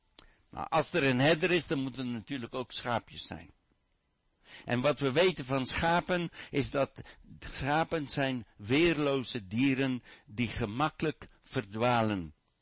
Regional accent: South Africa; Ik ben opgegroeid in Zuid-Afrika, en als je daar een herder tegenkomt van een kudde

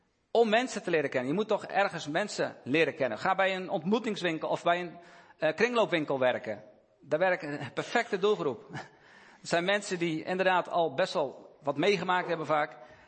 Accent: Holland, Netherlands; Als ik als Hollander daar even in Limburg de waarheid kom vertellen

